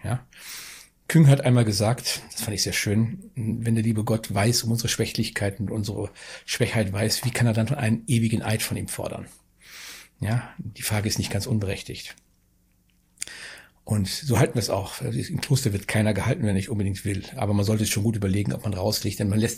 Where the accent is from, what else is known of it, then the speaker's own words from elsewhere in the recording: North Rhine-Westphalia, Germany; also born or lived in Bavaria; Ich bin eigentlich nur Ostwestfale